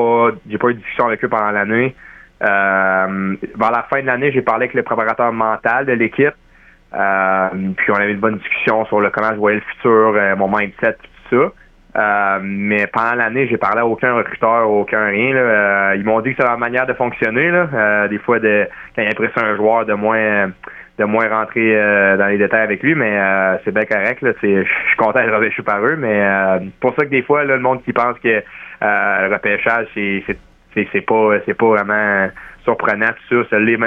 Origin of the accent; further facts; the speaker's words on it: Lévis, Quebec, Canada; born there; moi, j'étais un petit bout de Québec, là, tu sais, je suis né à Saint-Romuald, à Lévis